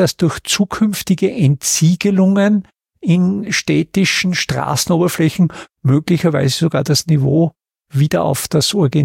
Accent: Austria; Wo ich jetzt neugierig bin als Österreicher, ich komme ja aus der Gebirgsregion Österreich

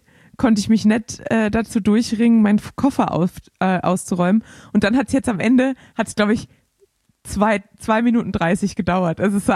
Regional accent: Baden-Württemberg, Germany; Ja, vor allem war es für mich jetzt als Schwabe

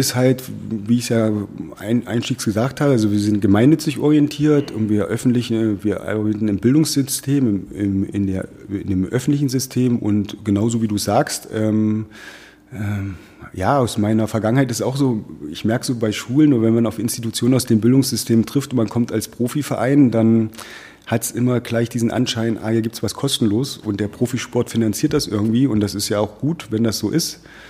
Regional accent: Saxony-Anhalt, Germany; now in Berlin, Germany; Ich komme eigentlich aus Sachsen-Anhalt

